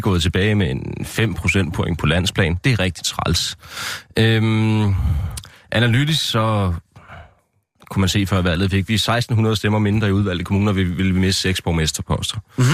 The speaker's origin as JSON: {"language": "Danish", "town": "Lyngby", "region": "Capital Region of Denmark", "country": "Denmark", "said": "hvis man er bosat i Lyngby, hvor jeg kommer fra?"}